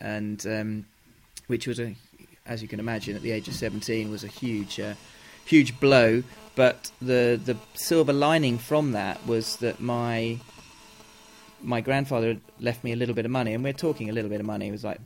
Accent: Mallorca, Balearic Islands, Spain; I was brought up in Mallorca in Spain, initially Spanish system, and then switched.

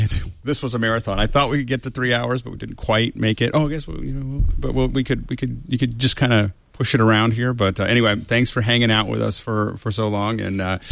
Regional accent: Pittsburgh, Pennsylvania, United States; I'm from Pittsburgh. We're both from Pittsburgh

